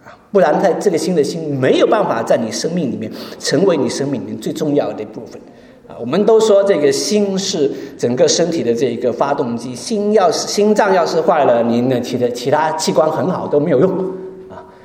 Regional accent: China; 我们中国人过任何节都是要吃饭的

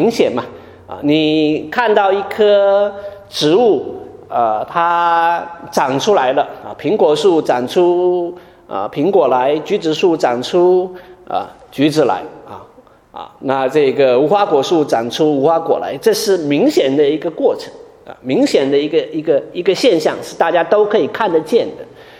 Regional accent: Wenzhou, Zhejiang, China; 我们老家呢，这个温州跟台湾很相近，我们气候也很相近啊

